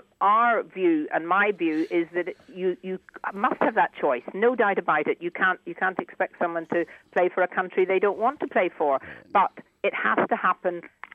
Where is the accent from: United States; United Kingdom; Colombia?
United Kingdom; And actually, I am, I'm very proud of being British.